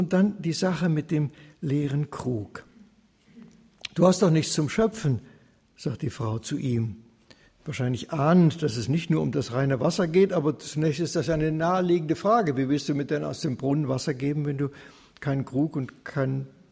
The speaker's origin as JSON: {"language": "German", "region": "Hesse", "country": "Germany", "tie": "born or raised there", "said": "Ich kenne das, weil das bei uns da oben spielt, am Meißner, wo ich aufgewachsen bin."}